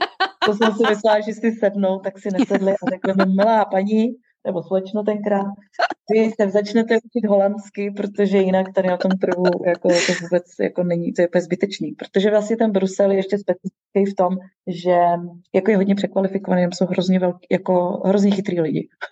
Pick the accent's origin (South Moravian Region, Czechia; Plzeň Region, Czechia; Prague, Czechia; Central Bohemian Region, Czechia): Prague, Czechia; tak jsem první řadě musela jakoby dát na odiv to, že jsem z Prahy.